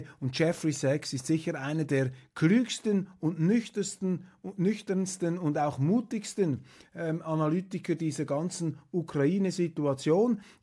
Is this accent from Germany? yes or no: no; Switzerland; Und für mich hochinteressant als Schweizer